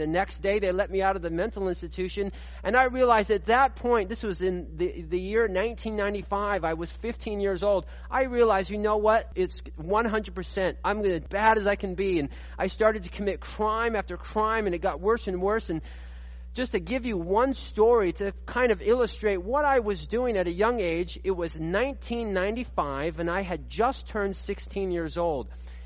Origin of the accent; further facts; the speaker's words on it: Puyallup, Washington, United States; I am a local here to Washington State, to the Pierce County region. I grew up here in the Puyallup area.